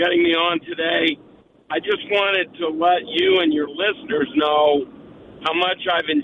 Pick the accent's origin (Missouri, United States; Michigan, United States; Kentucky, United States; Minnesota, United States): Missouri, United States; St. Louis; I grew up in St. Louis with Harry Carey, and I loved hearing Chip Carey with you recently.